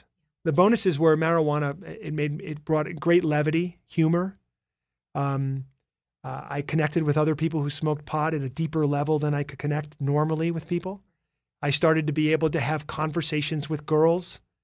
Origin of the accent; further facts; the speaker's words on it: New York City, New York, United States; Grew up in New York City.